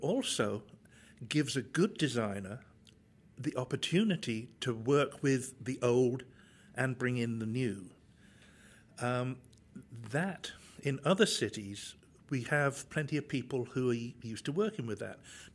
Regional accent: England, United Kingdom; even to me as an Englishman who has to learn all this stuff

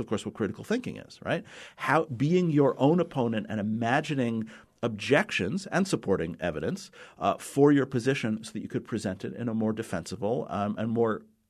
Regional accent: New York City, New York, United States; also born or lived in Kentucky / Central Valley, California; I often tell people that I grew up in New York City and I grew up around every language and every culture and every religion.

